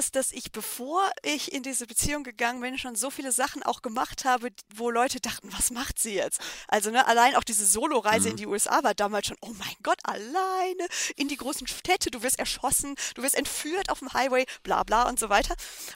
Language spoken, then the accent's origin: German; Schwelm, North Rhine-Westphalia, Germany; Also ich komme halt aus der Nähe von Wuppertal, heißt, ich komme aus Schwelm. Das ist halt auch ein ganz kleines Kaff im Endeffekt.